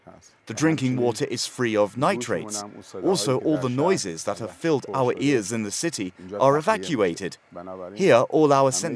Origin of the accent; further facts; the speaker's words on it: Furutaqe, Razavi Khorasan, Iran; I was born in July 1960 in the village of Furutaqe, in the outskirts of the city of Kashmar, in the Khorasan Razavi province. Therefore, I am a villager, a rustic, and I am proud to say it.